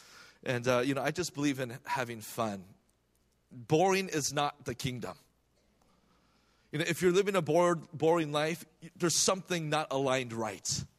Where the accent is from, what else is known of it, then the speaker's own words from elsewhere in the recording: California, United States; So I go from beautiful Southern California. I'm born and raised in the Bay Area.